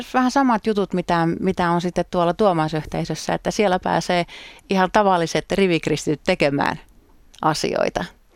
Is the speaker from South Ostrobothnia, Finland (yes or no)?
yes; Ähtäri, South Ostrobothnia, Finland; Ja olen tuolta Pohjanmaalta kotoisin, syntynyt Ähtärissä.